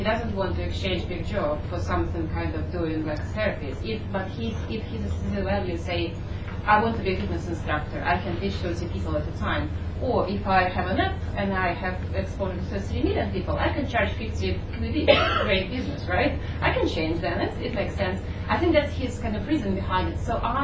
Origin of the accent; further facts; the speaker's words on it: Kazakhstan; English is a second language; I'm from Kazakhstan, and I spent 15 years working as a psychologist in Kazakhstan.